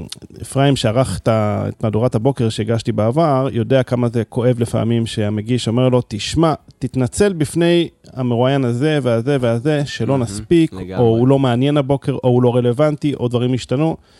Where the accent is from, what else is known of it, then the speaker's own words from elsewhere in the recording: Jerusalem, Jerusalem District, Israel; אני גדלתי במאה השורים